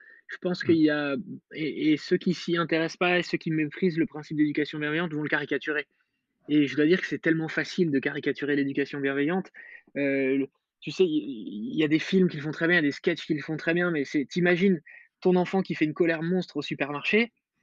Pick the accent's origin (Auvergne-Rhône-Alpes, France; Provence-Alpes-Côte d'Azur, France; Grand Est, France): Grand Est, France; Metz; born there; now in Paris, France; Moi, je suis pas né du tout à Paris, je suis né à Metz, je suis arrivé à Paris pour bosser, j'ai 3 enfants.